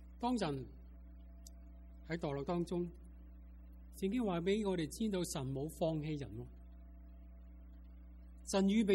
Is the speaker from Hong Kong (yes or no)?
yes; Hong Kong; 当我在香港成长时候，一啲嘅童年往事印象最深刻嘅一件咧，就系、是、以前住在一个木屋区啊。如果大家记得，就是叫做石硖尾。